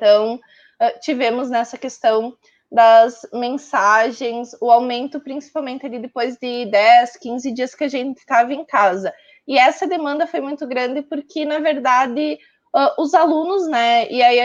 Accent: Chapecó, Santa Catarina, Brazil; eu sou de Chapecó, Santa Catarina, né? Cidadezinha não, né? No oeste de Santa Catarina, uma cidade grande até.

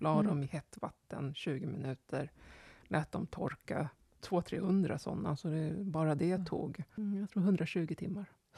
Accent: Västerås, Västmanland County, Sweden; jag kom från Västerås, från en förort, det var liksom på något sätt en längtan till ett annat liv än det jag hade.

